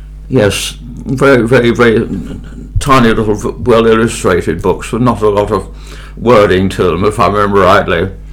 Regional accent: Catford, London, United Kingdom; also born or lived in West Wycombe; I was born in West Wycombe in Kent, the little village of West Wycombe before it became a part of London, effectively. And I moved away from there at the age of about four. And we went up to Catford.

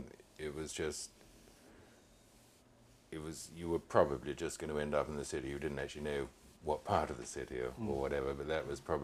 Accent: London, United Kingdom; born there; I was born in London in March 1937.

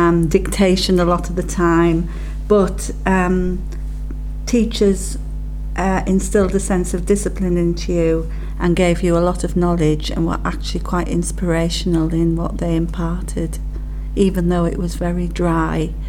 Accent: Durham, North East England, United Kingdom; I was born in Durham, and both my parents were born in Durham. They were upper working class

